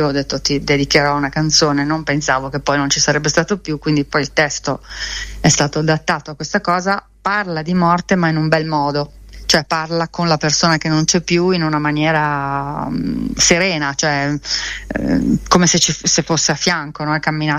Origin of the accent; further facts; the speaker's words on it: Milan, Lombardy, Italy; perché siamo di Milano noi, quindi la facciamo a casa